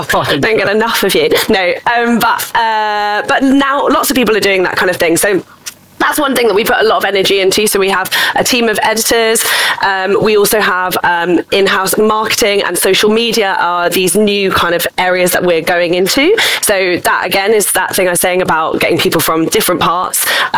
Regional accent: London, United Kingdom; I'm from London

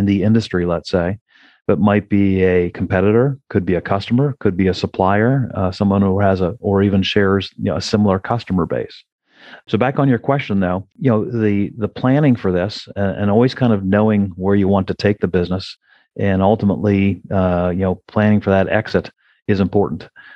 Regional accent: Columbus, Ohio, United States; But I found a local firm right in my hometown of Columbus, Ohio, called Footprint Capital, that was doing that kind of work

